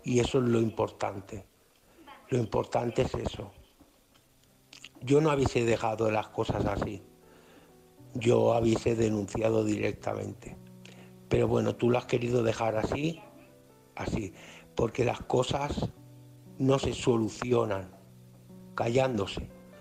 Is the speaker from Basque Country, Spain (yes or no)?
no; Alcoy, Valencian Community, Spain; os escucho todas las noches, soy de Alcoy, Alicante.